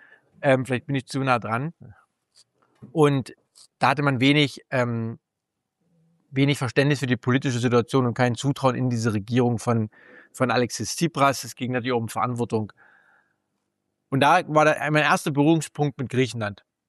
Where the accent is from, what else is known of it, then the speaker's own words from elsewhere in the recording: Torgau, Saxony, Germany; Es gibt natürlich mittlerweile 4 griechische Restaurants in meiner Heimatstadt Torgau